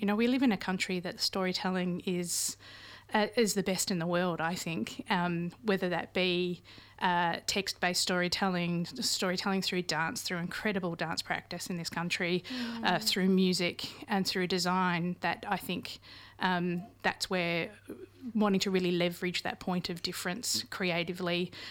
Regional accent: Australia; now in Auckland, New Zealand; as an Aussie now living in Tāmaki for 9 years

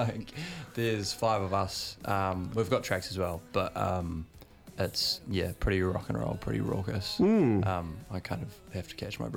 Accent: Invercargill, Southland, New Zealand; I'm from a faraway land. I'm from Waihopai, which is Imkargal in Southland. And I grew up there

